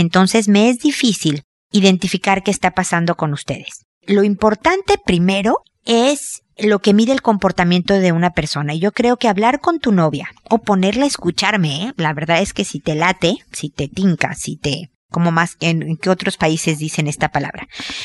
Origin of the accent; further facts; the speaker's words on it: Mexico; now in Chile; estoy viviendo en Chile aunque soy mexicana